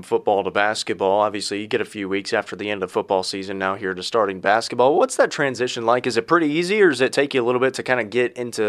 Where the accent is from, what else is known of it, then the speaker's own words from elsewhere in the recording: Indiana, United States; Now, I'm from Indiana, so Midwestern guy.